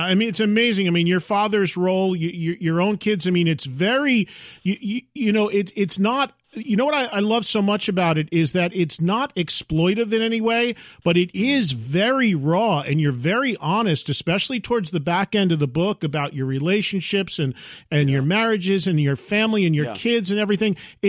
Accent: New Jersey, United States; Now I'm from New Jersey, not from Chicago

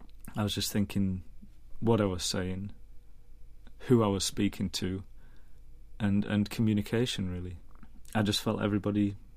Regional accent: Fleetwood, North West England, United Kingdom; I did a Songs from the Shoals production in my hometown in Fleetwood.

